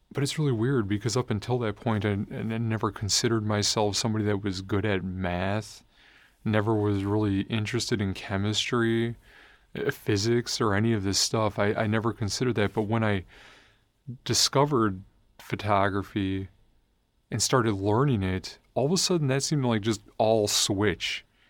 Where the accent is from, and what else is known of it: Milwaukee, Wisconsin, United States; born or raised there